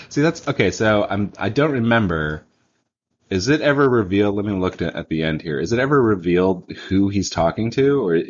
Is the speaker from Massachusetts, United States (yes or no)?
yes; Massachusetts, United States; I've only read a couple Lovecraft stories, but I'm from Massachusetts, so it's something that a lot of local nerds are into.